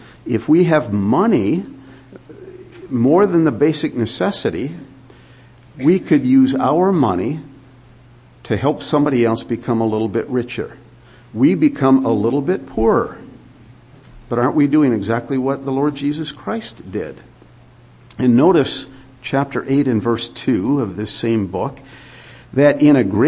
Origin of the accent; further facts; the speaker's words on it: Port Huron, Michigan, United States; I come from the Detroit area, up by Port Huron, actually, but all of those factories, they turn people, in a sense, into nothing but robots.